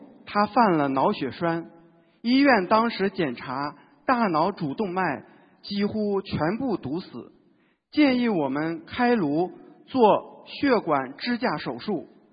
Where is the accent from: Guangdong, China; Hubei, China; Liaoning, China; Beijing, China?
Beijing, China; 我是2012年3月份妻子度我学习的心灵法门